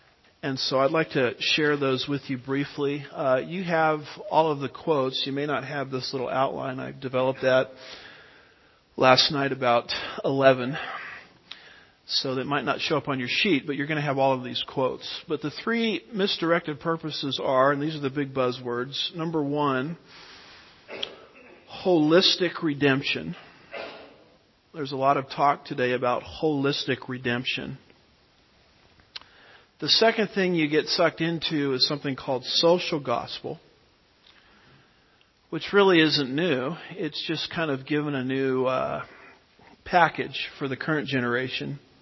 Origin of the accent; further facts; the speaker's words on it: United States; You know, America, I love being an American.